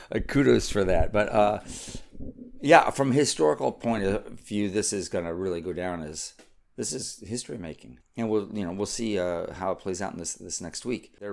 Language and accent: English; United States; Well, you know, I'm an American, and if you're an American cycling fan, it's hard not to like Sepp Kuss.